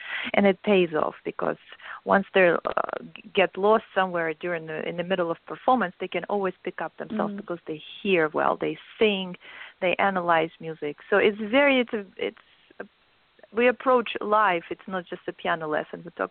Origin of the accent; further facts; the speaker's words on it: Kyiv, Ukraine; moved away as an adult; now in United States; one from Tchaikovsky Conservatory in Kyiv, Ukraine, my hometown, where I came 17 years ago, then another one in New Jersey. So I just moved from East Coast 3 months ago here.